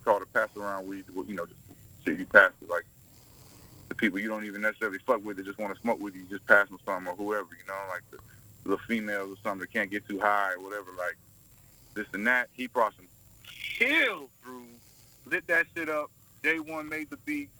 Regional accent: Atlanta, Georgia, United States; accent: country; also born or lived in Oklahoma; I'm just from Atlanta. I'm Southern, so I was born in Oklahoma, and I lived in Atlanta for years, and so I got a country accent.

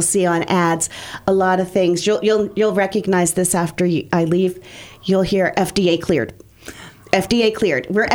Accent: New York, United States; also born or lived in New Jersey; I'm originally from New York, and then I was living in New Jersey for a while, and then I came here.

